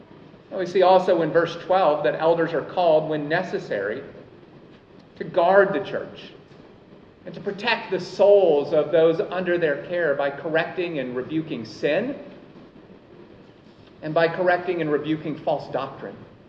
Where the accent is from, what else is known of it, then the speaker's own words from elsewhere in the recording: United States; people from the United States, my own country. People from my home country often have an inherent distrust or suspicion of anyone in leadership.